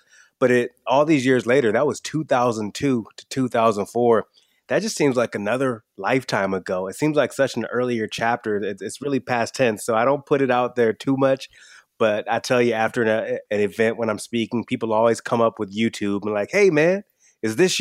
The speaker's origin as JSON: {"language": "English", "region": "Michigan", "country": "United States", "tie": "born or raised there", "said": "Yeah, I grew up in small town Michigan, not super far away from a NASCAR speedway."}